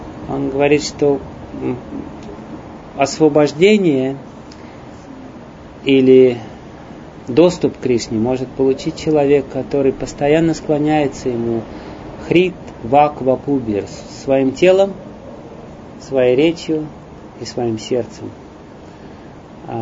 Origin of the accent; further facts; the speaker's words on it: Russia; Я сказал, что я из России